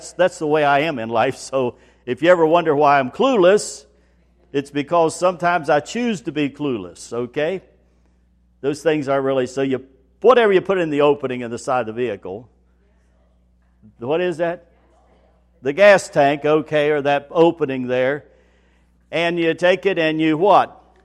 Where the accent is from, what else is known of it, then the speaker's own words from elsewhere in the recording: West Virginia, United States; now in Ohio, United States; So when I came to Ohio from West Virginia, I went down Route 159